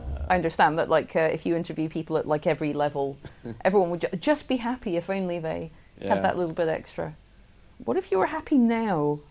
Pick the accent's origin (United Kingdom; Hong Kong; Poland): United Kingdom; moved away; Well, arguably I now am, because I don't live there and increasingly divorced from the experience of being British.